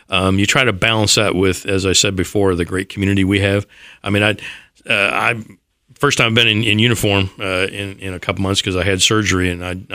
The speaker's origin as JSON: {"language": "English", "town": "Detroit", "region": "Michigan", "country": "United States", "tie": "born or raised there", "said": "I know Chief Craig, and I grew up in Detroit"}